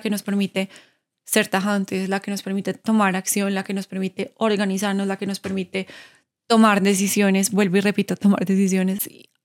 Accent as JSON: {"language": "Spanish", "country": "Colombia", "said": "ahora hacemos que somos colombianos por eso"}